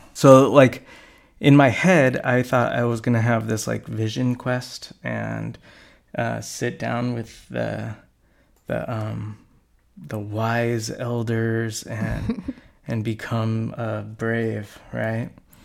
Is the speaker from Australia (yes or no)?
no; California, United States; so I grew up in California. I grew up extremely poor.